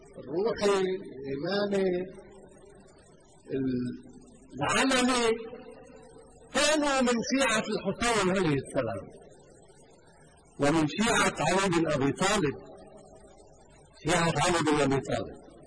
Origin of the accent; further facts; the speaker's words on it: Lebanon; نحن كلبنانيين واجهنا تحت عنوان المقاومة هذا التهديد الصهيوني لوطننا ولبلدنا ولشعبنا